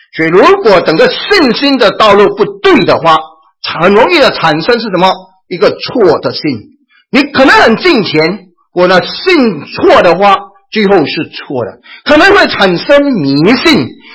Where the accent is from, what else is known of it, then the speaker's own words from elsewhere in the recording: China; 叫做我们中国人的这个沙粒啊